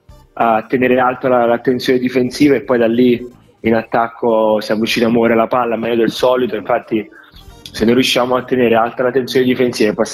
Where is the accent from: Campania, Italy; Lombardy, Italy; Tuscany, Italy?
Campania, Italy; Castellammare di Stabia; io sono di Castellammare di Stabia